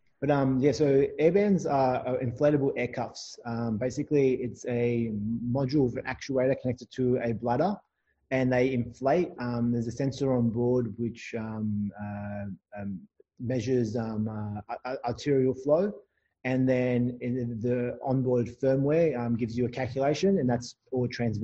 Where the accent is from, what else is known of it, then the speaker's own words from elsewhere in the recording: Australia; I am an Australian physiotherapist.